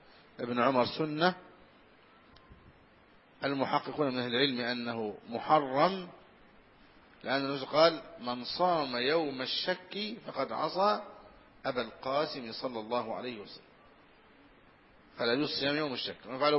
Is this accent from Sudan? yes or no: no; Al-Brigat, Egypt; وقع هذا عندنا في مصر في سنة في عهد المفتي عبد اللطيف حمزة رحمه الله، فكان حريصا جدا، وهذا كان من بلدتنا من قريتنا البريجات